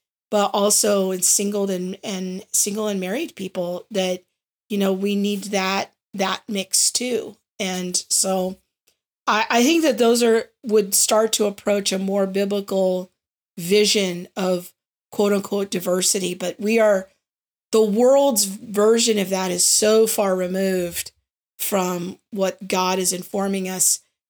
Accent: California, United States; me as an older, middle-aged white woman growing up in the Valley

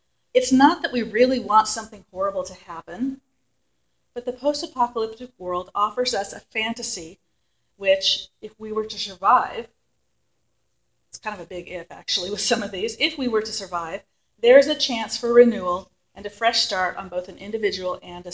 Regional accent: San Francisco, California, United States; Growing up in San Francisco, that was one of the things.

